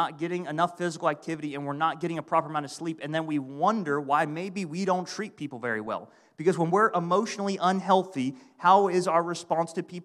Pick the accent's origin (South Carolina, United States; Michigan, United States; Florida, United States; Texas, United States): Florida, United States; now in Georgia, United States; I grew up in Northeast Florida. We went fishing. We didn't hunt.